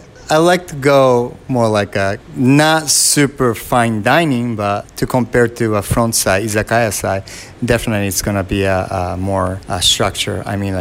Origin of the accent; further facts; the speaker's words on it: Kawasaki, Kanagawa, Japan; I'm from Kawasaki, Japan. Kawasaki is it's a 5 minutes drive from Tokyo.